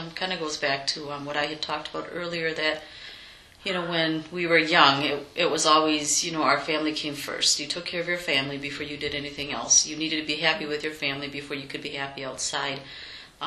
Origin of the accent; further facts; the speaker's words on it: Eau Claire, Wisconsin, United States; Yep, I grew up here in Eau Claire. When we first moved to Eau Claire, we lived down on Hobart Street for several years, and then we moved to Barstow Street